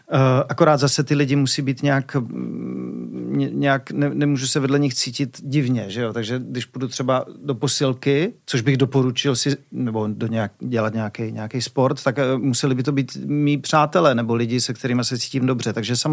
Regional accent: Moravia, Czechia; u nás na Moravě se říká v čil, jo?

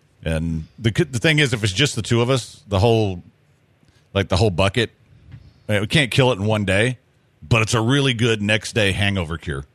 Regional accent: Galveston, Texas, United States; growing up in Galveston, we were getting it right out of the water.

